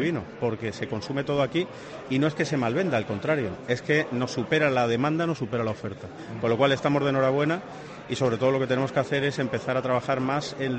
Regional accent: Las Palmas de Gran Canaria, Canary Islands, Spain; venimos de Gran Canaria, de Las Palmas.

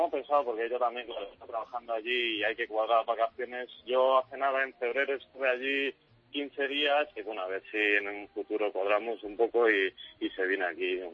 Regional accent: Spain; now in Dar es Salaam, Tanzania; aquí somos tres españoles que nos hemos vivido, que nos hemos venido y hemos pillado una casa. Al principio estuvimos en un hotel, pero no, ya en una casita. Lo que sea, aquí en Dar es Salaam.

